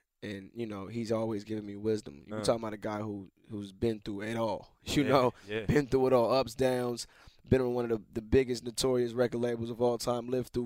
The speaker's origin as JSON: {"language": "English", "town": "Atlanta", "region": "Georgia", "country": "United States", "tie": "born or raised there", "said": "that's where I was raised in Atlanta my whole life."}